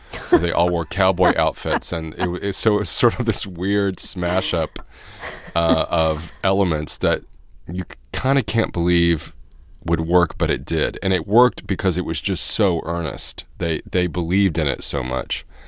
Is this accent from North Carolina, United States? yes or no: no; Indianapolis, Indiana, United States; I grew up in Indianapolis, Indiana, but I thought that I was on Broadway.